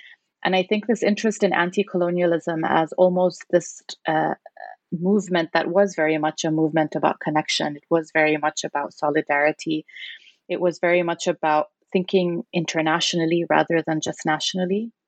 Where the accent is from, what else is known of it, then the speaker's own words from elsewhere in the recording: Zambia; because I remember growing up in Zambia